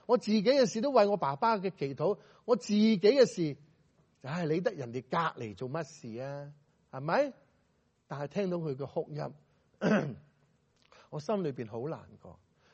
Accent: Hong Kong; 我哋香港人讲英文差唔多啦。

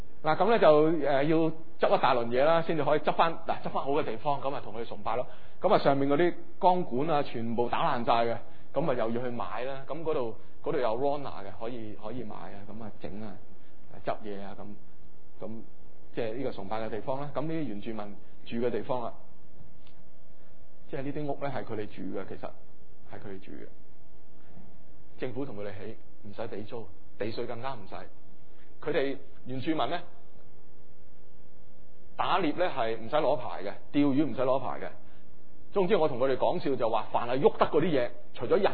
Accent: China; 見到我哋中國人嗰啲樣呢

